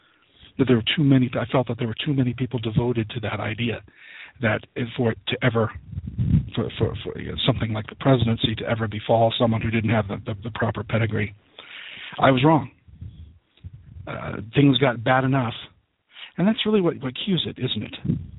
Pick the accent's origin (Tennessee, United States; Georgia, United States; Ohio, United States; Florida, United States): Ohio, United States; It could happen here in my home state of Ohio.